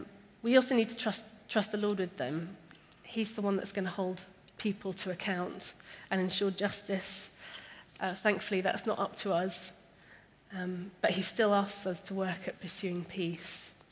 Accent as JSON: {"language": "English", "country": "Netherlands", "tie": "born or raised there", "said": "I grew up in Holland"}